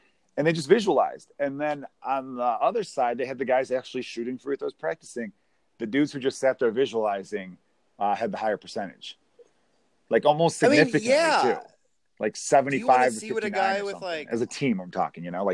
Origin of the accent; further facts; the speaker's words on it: Chicago, Illinois, United States; We grew up in Chicago in apartment buildings next to each other.